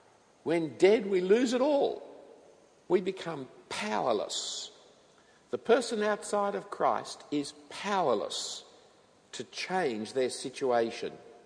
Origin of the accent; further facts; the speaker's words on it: Australia; born there; there's no real authentic sign of being an Australian. We are because we were born here or because we've received citizenship papers.